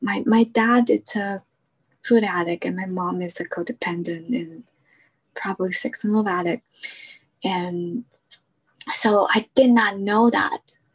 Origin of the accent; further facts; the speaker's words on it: Taiwan; English is a second language; now in United States; And I grew up in Taiwan